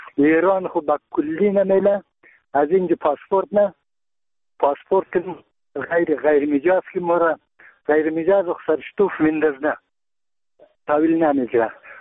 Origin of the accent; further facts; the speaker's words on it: Bamyan, Afghanistan; ما یک تن از بامیانیم.